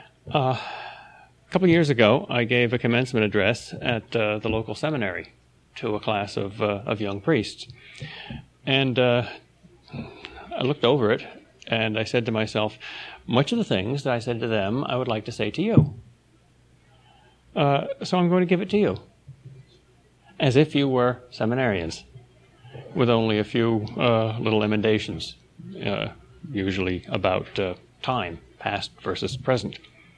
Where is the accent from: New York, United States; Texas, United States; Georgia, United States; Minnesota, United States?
New York, United States; it's because I was born and brought up near New York City, which has such a short attention span